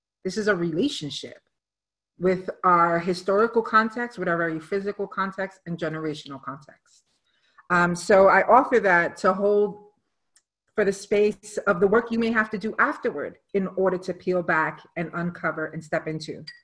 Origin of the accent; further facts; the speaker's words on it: New York, United States; born there; that looked like just being Puerto Rican, but more like a New Yorican, because I was born in New York.